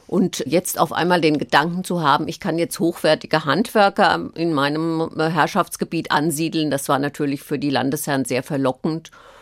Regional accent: Greifenthal, Hesse, Germany; Das ist mein Heimatdorf Greifenthal

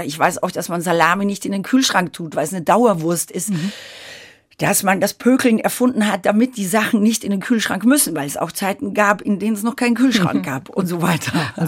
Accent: Ottensheim, Upper Austria, Austria; also born or lived in Linz; So ja, ich bin in Linz im Krankenhaus geboren, aber in Ottensheim

